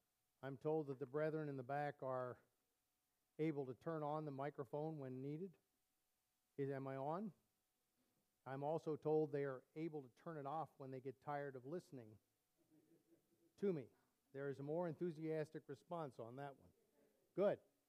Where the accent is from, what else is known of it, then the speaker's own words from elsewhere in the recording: Collingswood, New Jersey, United States; We grew up together. We have known each other since the third grade. And so we are both from New Jersey, from Collingswood.